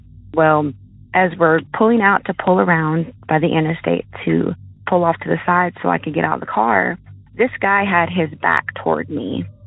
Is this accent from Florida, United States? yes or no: no; Tennessee, United States; I am from East Tennessee